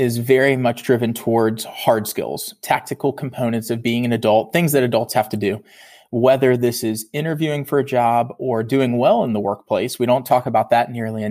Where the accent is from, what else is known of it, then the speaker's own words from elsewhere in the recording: Virginia, United States; I'm originally from Virginia.